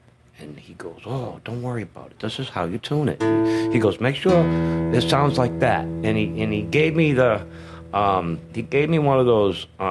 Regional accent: Boston, Massachusetts, United States; But in the early 70s, I grew up in Boston.

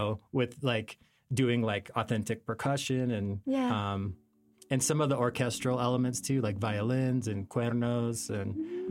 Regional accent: Colorado, United States; also born or lived in New Mexico; Yeah, I'm actually from Colorado, but I lived in New Mexico for 3 years.

